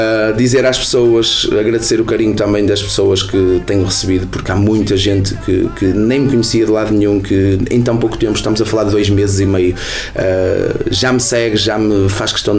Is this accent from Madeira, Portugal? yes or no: no; Paredes, Porto, Portugal; Eu não sou de Penafiel, sou de Paredes, que é vizinho.